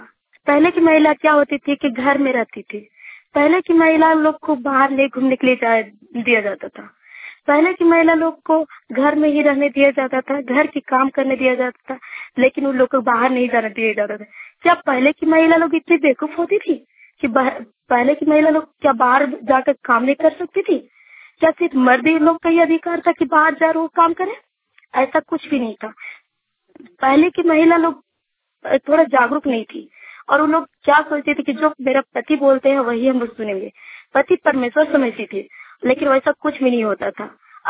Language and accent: Hindi; Jharkhand, India; चतरा जिला की प्रखंड सिमरिया डारी पंचायत की रहने वाली हूँ।